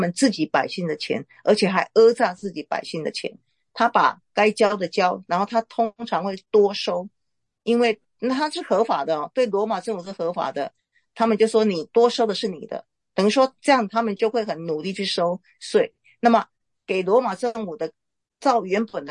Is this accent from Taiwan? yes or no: yes; Taiwan; 大家一定有刚才我讲到一半，讲到我们台湾人